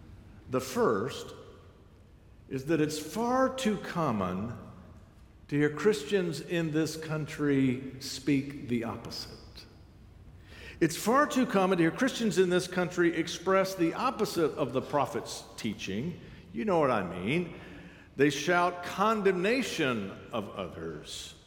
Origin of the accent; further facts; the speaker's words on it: United States; I'm American, you're Nicaraguan.